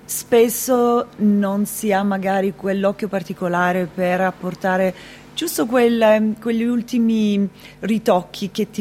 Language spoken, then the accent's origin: Italian; Apulia, Italy; Beh, io arrivo dalla Puglia, che è una regione comunque dove il tessile è sempre stato una forte parte delle famiglie, cioè sono nata che mia nonna ricamava lenzuola per me